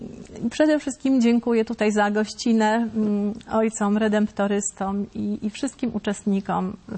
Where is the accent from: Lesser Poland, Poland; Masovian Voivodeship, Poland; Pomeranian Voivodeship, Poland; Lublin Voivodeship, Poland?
Pomeranian Voivodeship, Poland; Gdynia; Pozdrawiam Wejherowo. Jako gdynianka